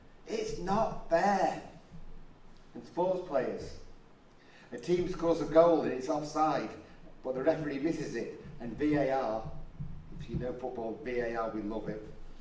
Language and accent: English; Newcastle, North East England, United Kingdom; moved away; I'm a Geordie, why I? Can you not tell? No, neither can I. I left there a long time ago.